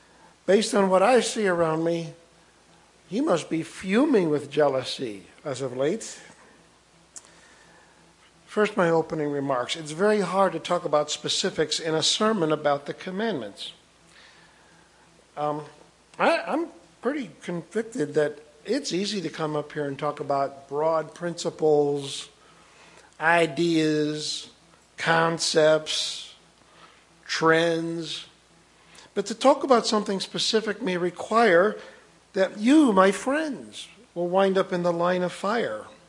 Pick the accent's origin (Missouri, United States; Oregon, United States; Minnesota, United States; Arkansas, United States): Missouri, United States; Fulton; I'm from Fulton, Missouri.